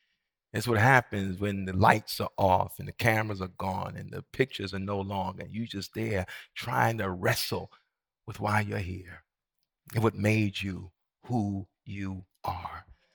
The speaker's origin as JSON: {"language": "English", "region": "New York", "country": "United States", "said": "I remember in North Carolina one year, and I'm from New York, so this is the wildest thing."}